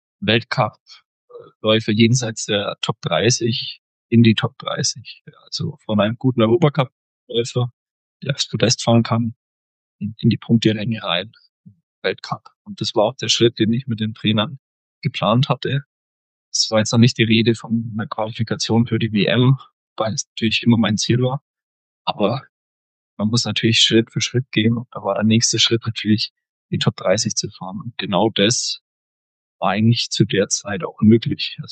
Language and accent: German; Bavaria, Germany; Ich komme aus Oberfranken, also in einer Region, wo man nicht unbedingt Ski fährt